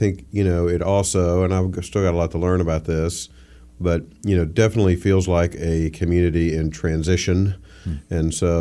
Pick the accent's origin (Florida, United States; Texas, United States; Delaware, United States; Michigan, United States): Florida, United States; Fort Walton Beach; You know, I came from Fort Walton Beach, where there were two legs to the stool, tourism and the military